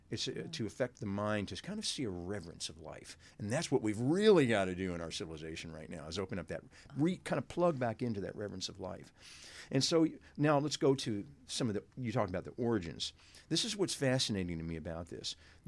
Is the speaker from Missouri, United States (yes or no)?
no; Shively, Kentucky, United States; I am from Shively, Kentucky.